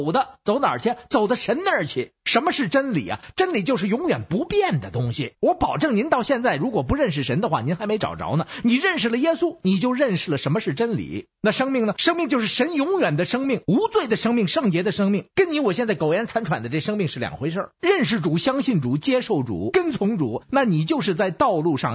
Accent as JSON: {"language": "Chinese", "region": "Beijing", "country": "China", "said": "我是北京的"}